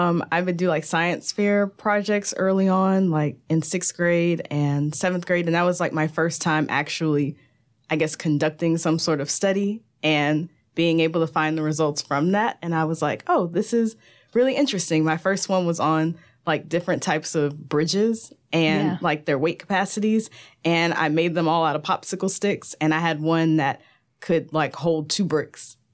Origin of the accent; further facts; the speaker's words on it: Quitman, Louisiana, United States; So, I was born and raised in Quitman, Louisiana, and it's a pretty small village.